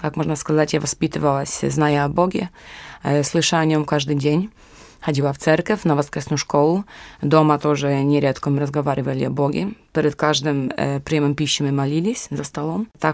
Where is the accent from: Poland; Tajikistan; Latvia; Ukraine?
Poland; Russian is a second language; now in Russia; Я сама из Польши, мне 34 года.